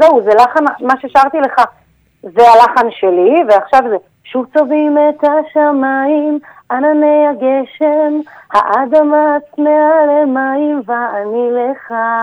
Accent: Ramat HaSharon, Central District, Israel; now in Herzliya, Israel; גדלתי ברמת השרון מגיל אפס, ואחרי כל כך, אני גר היום בהרצליה

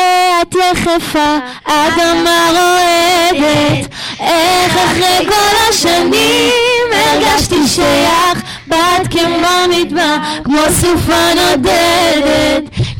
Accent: Morocco; אני לא יודעת רוסית, אני מרוקאית. אני יודעת אנגלית, אני שרה בצרפתית, אני יודעת איטלקית, כאילו איטלקית קצת, ספרדית כמובן.

